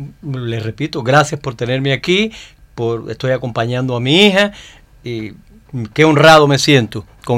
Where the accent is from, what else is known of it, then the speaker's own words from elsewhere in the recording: Havana, Cuba; No, nosotros no somos de Matanzas, somos habaneros